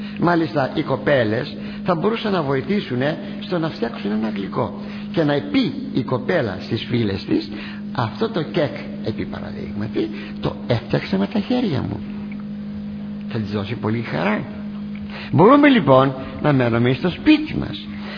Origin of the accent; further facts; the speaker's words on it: Attica, Greece; Είμαι από την Αττική.